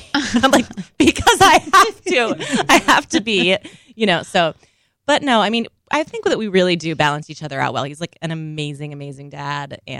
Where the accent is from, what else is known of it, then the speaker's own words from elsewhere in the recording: Minnesota, United States; because I grew up in Minnesota and we just